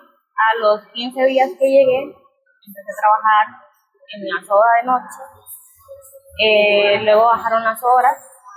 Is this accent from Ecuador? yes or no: no; Nicaragua; now in Costa Rica; Yo he sufrido mucho xenofobia por ser, digamos, por mi hablado, porque soy nicaragüense y yo me siento muy orgullosa, muy orgullosa, la verdad.